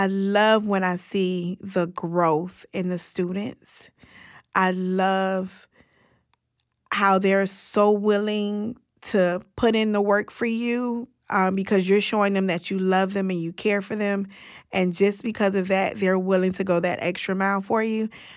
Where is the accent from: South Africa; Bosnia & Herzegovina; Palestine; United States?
United States; Miami, Florida; now in Tallahassee, United States; I'm from Miami. I was still in my lease here in Tallahassee.